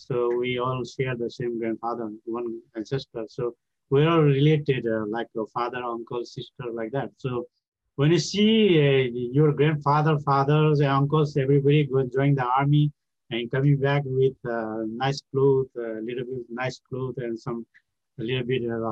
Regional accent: Nepal; English is a second language; So I came from, I come from the Midwestern part of Nepal, which is the heartbeat of the Gurkha. So every village there is a Gurung village.

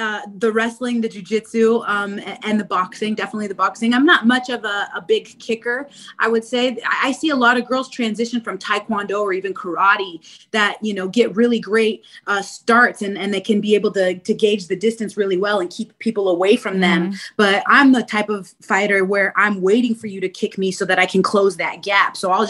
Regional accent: Spokane, Washington, United States; now in Chicago, United States; Born and raised in Spokane, Washington. My dad is from Venezuela. My mom is from New Mexico.

